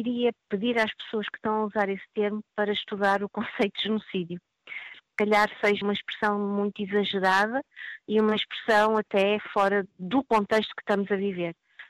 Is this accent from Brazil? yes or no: no; Portugal; e é preciso dizer que eu cresci em Portugal